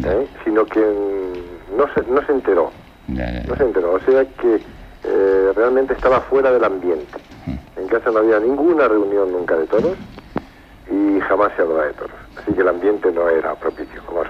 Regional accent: Spain; Cuando estamos fuera de España, porque nos gusta, tenemos mucho orgullo, una gran soberbia.

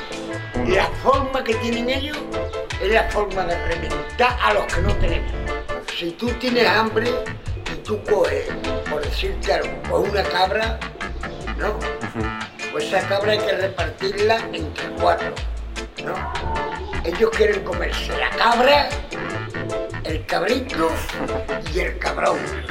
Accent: Andalusia, Spain; Yo soy andaluz.

